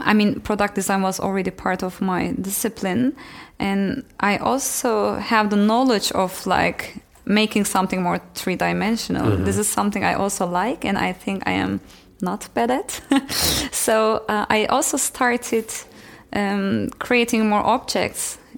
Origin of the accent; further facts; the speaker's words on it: Turkey; English is a second language; I was raised in Turkey. Obviously, as a Turkish girl in a small town, and my family was really, really, is still really conservative and religious. So apart from Islamic roots that I was like being raised